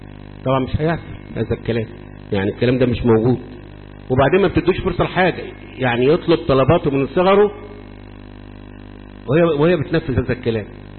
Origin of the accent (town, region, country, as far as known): Egypt